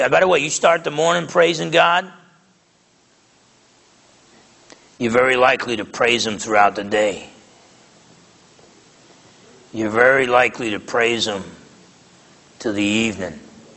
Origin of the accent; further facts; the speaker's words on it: New Jersey, United States; I grew up in Essex County, New Jersey, so I played the fool, and we did a lot of stealing back then.